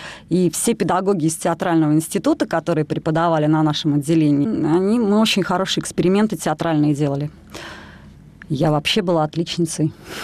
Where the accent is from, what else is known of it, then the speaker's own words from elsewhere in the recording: Veliky Novgorod, Novgorod Oblast, Russia; moved away as an adult; Я сама из Новгорода, мы из Новгорода родом. Да, новгородская девчонка.